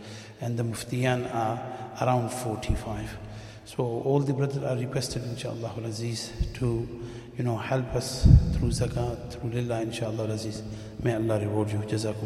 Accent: Birmingham, West Midlands, United Kingdom; I am from Birmingham. I came on behalf of Masjid Baytul Rahman in Birmingham, Edgbaston.

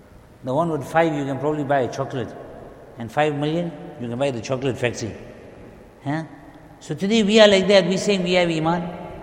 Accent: South Africa; English is a second language; alhamdulillah, we are Jamaat from South Africa.

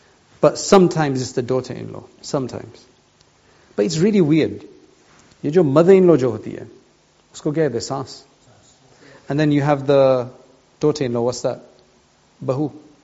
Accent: England, United Kingdom; born there; I was born in England. What is my culture? I'm supposed to be Gujarati.

